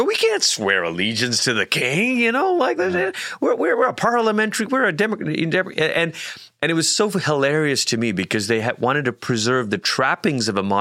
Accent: Malaysia; I know this from growing up in Malaysia.

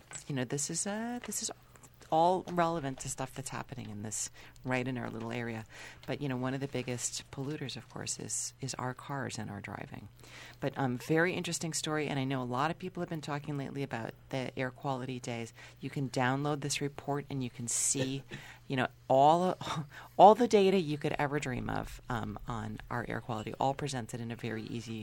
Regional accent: Midwest, United States; So, like, I'm from the Midwest, and when you drive through the Midwest, what you used to see when you would drive through these big factory towns was disgusting.

